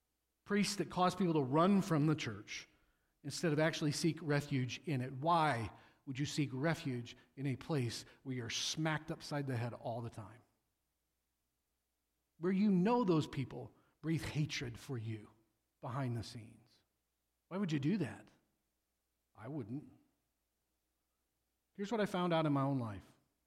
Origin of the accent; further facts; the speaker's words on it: Peoria, Illinois, United States; So I grew up in near Peoria, Illinois. I learned how to fish in the Illinois River.